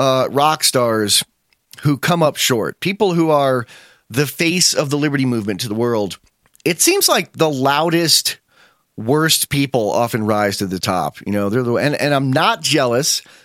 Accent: Buffalo, New York, United States; now in Wyoming, United States; in the part of Wyoming I live in, we never get snow that is incapacitating. I grew up near Buffalo, New York

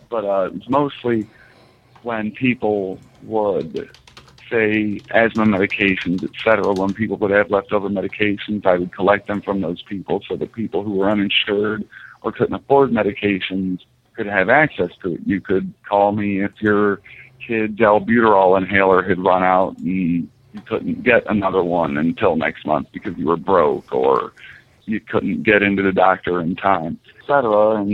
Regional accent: Detroit, Michigan, United States; No, I'm from Detroit. That's where I was hit.

